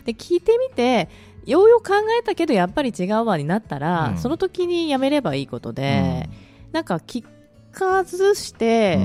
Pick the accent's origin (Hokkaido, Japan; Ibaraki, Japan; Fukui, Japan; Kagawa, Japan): Kagawa, Japan; 地元は私香川なんですけど